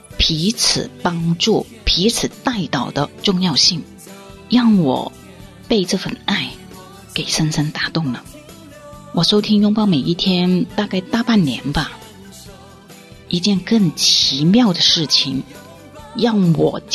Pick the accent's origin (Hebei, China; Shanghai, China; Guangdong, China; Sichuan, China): Guangdong, China; 我们广东人就是有一句话